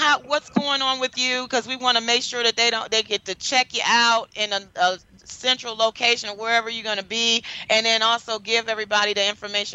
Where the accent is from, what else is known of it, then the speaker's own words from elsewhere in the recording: Detroit, Michigan, United States; Yep, I graduated from Detroit, and then I lived in Detroit. I was raised and graduated high